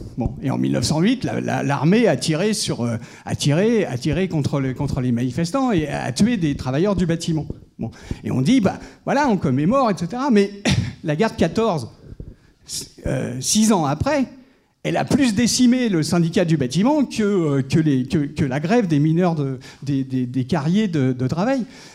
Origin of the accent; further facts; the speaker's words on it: France; Donc, en tant que Français, on est quand même aussi intéressé par la question.